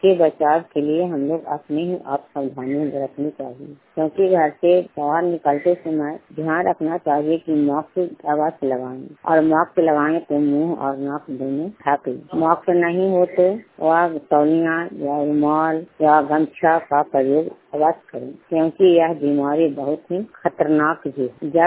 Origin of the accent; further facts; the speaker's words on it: Rampur, Bihar, India; ग्राम रामपुर पुष्प माधोपुर प्रखंड चंडी जिला नालंदा का निवासी हूँ।